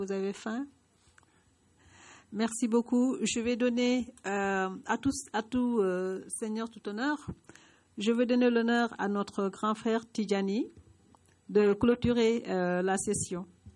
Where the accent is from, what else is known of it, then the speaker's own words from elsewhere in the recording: Senegal; Je suis sénégalaise, mais nous sommes ensemble.